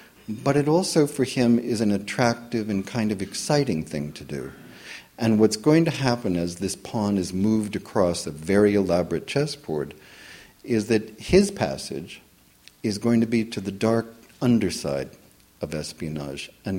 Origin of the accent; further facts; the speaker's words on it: United States; where the book would largely be set because I am an American